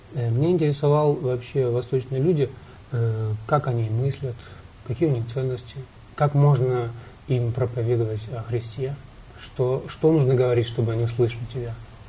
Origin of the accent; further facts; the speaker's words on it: Rostov Oblast, Russia; родом я с Ростовской области. Родители мои переехали в Ленинградскую область уже больше 15 лет назад.